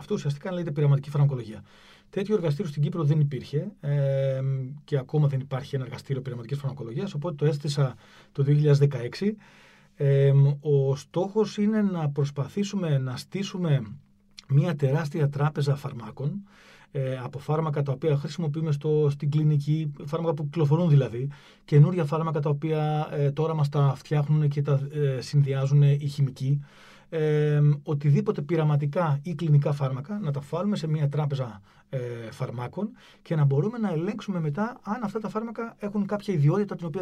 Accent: Thessaloniki, Central Macedonia, Greece; γεννήθηκα και μεγάλωσα στην Ελλάδα, στη Θεσσαλονίκη.

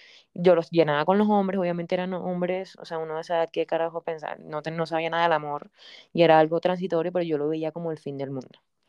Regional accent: Santa Marta, Magdalena, Colombia; yo soy de Santa Marta. Mis papás me tuvieron súper jóvenes, mi mamá tenía 16 años, mi papá 18

